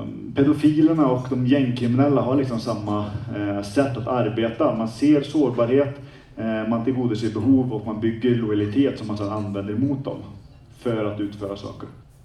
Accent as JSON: {"language": "Swedish", "town": "Forshaga", "region": "Värmland", "country": "Sweden", "said": "Jag kommer ju från Forshaga, jag tror inte ens vi har 14 000 invånare i hela kommunen."}